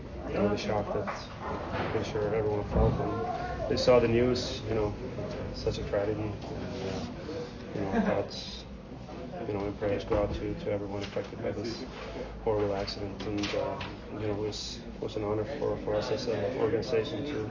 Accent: Sweden; I'm from Sweden

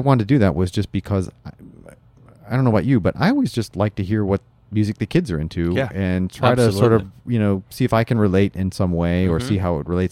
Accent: Ohio, United States; When I was growing up in Ohio, we called it a patio.

